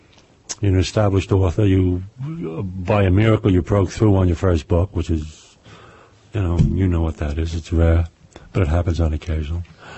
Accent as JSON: {"language": "English", "town": "Brooklyn", "region": "New York", "country": "United States", "tie": "born or raised there", "accent": "New York", "said": "This is all true. Yes. This is all true. I was born in Brooklyn. I was born on Ostrand Avenue in Brooklyn, and since then I've moved around a lot."}